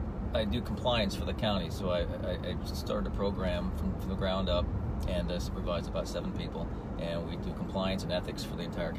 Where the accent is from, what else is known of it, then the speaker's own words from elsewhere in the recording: Michigan, United States; also born or lived in Washington, D.C. / New York; I came from Michigan. I'm born and raised in a small town in southeast Michigan.